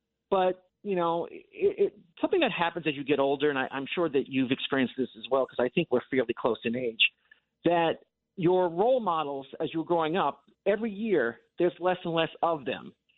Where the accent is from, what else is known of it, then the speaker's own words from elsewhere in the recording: Long Island, New York, United States; I grew up on Long Island in the 70s.